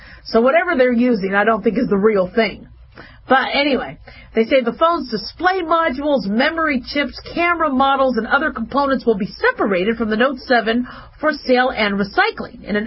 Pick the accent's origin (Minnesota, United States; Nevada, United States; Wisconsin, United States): Nevada, United States; Las Vegas; also born or lived in Phoenix, Arizona; You see, I grew up in Vegas and I grew up in Phoenix. And monsoon was a bigger deal in Arizona.